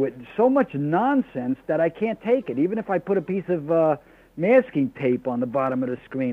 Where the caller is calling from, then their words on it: Central Islip, New York, United States; I'm still in Central Islip.